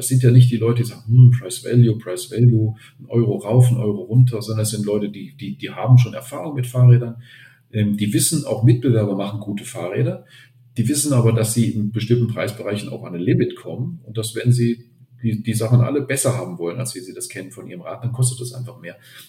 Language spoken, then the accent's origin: German; Germany; now in Austria; als Deutscher in Vorarlberg ist man ja ohnehin, man ist ja nicht von hier.